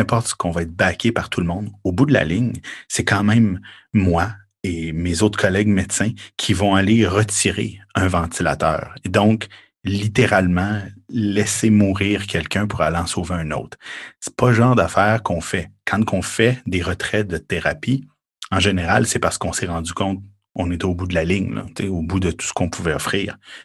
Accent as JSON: {"language": "French", "region": "Quebec", "country": "Canada", "said": "chez nous au Québec"}